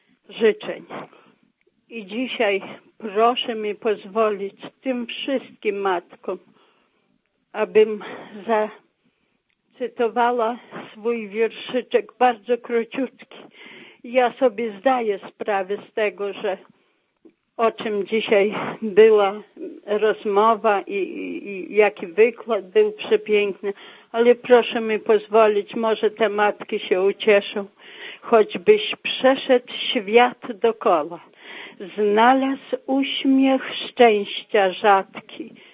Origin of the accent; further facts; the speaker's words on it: Laskowice, Lower Silesian Voivodeship, Poland; Jestem z Laskowic koło Wrocławia.